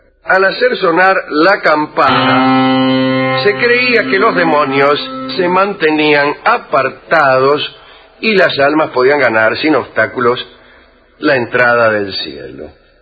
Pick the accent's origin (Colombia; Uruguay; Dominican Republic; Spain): Uruguay; Baigorrita, Tacuarembó; born there; Nací en Baigorrita.